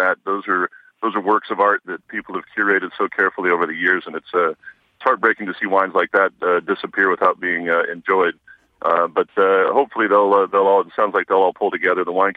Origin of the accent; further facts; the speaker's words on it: Walla Walla, Washington, United States; I grew up in Walla Walla. That's where I was born, or not born, but that's where I was raised.